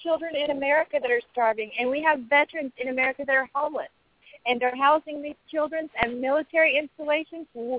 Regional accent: Ada, Oklahoma, United States; I'm from Ada, Oklahoma.

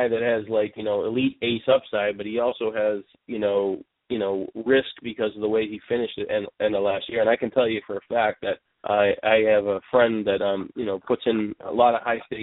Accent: Boston, Massachusetts, United States; and I'm from the Boston area

